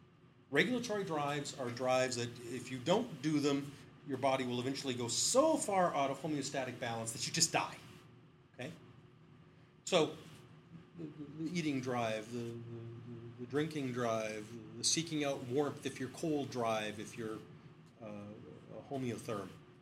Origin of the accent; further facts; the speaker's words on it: United Kingdom; born there; can't tell by my accent. I was born in the UK